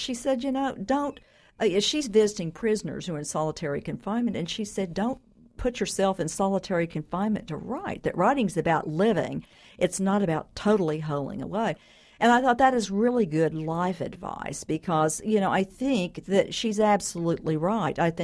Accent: Tahlequah, Oklahoma, United States; when I was a child growing up in Tahlequah and very dysfunctional family

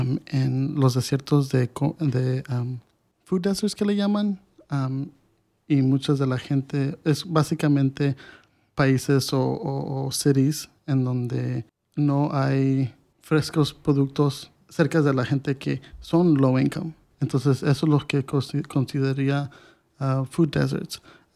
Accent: Mexico; Como mexicano a veces nosotros tenemos el orgullo y a veces no queremos recibir la ayuda

